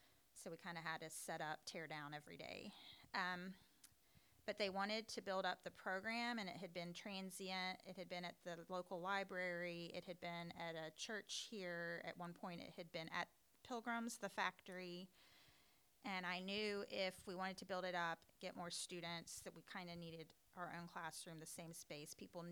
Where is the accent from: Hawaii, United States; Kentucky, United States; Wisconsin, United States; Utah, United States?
Kentucky, United States; Murray; born there; I was born in Murray, Kentucky in 1975.